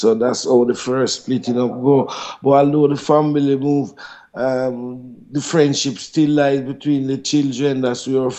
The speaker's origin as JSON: {"language": "English", "country": "Jamaica", "said": "I'm a Jamaican."}